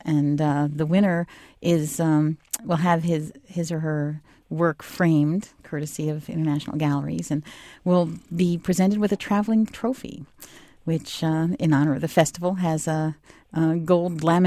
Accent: Northeast, United States; But you know, I'm from the Northeast, so I grew up with these guys.

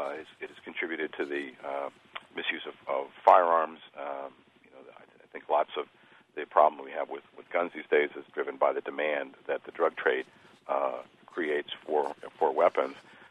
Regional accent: New Jersey, United States; From my home state of New Jersey, we produced something called Scared Straight

